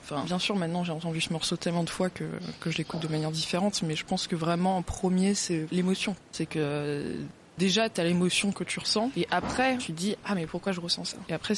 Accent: Vitry-sur-Seine, Île-de-France, France; dans la maison dans laquelle j'ai grandi, qui est à Vitry-sur-Seine, donc qui était l'atelier d'artiste de mon père.

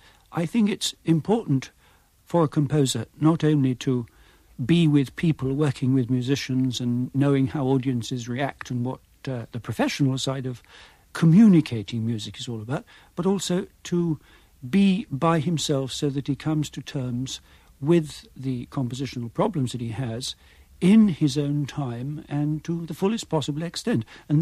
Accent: Manchester, North West England, United Kingdom; born there; I was born in Manchester.

